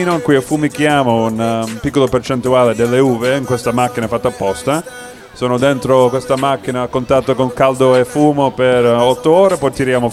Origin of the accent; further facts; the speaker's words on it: United States; Italian is a second language; Vengo dagli Stati Uniti.